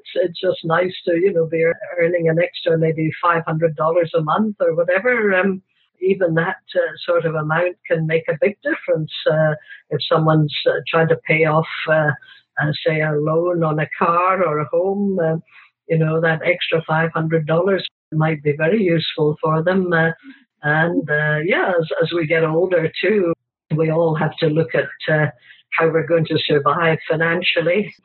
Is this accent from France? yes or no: no; Scotland, United Kingdom; also born or lived in South Africa; now in Australia; I'm originally from Scotland, but I haven't lived there in many years. We actually lived in South Africa for over 20 years. That was from 1983 through to 2006, and that was when we came to Australia.